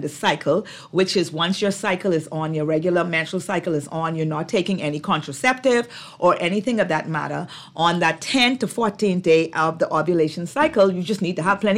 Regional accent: Long Bay Cays, Bahamas; I tell people I grew up in Long Bay, Keys, Andrews with my grandparents.

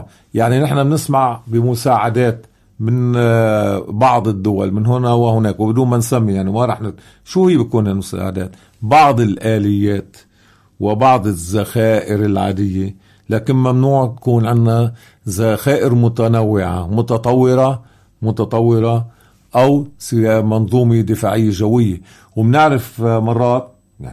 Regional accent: South Governorate, Lebanon; نحن أبناء المناطق الحدودية الجنوبية على الحدود، اللي خلقنا ومنعرف كيف كان يزرع الخوف فينا

